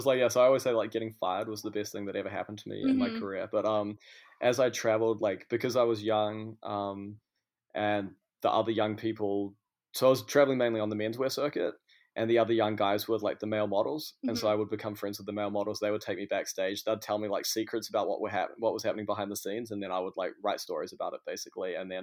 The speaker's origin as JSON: {"language": "English", "region": "Auckland", "country": "New Zealand", "tie": "born or raised there", "also_born_or_lived": "Christchurch", "said": "I come from Auckland, but I lived a lot of my life in Christchurch as well. But yeah, Auckland is pretty much where I'm from."}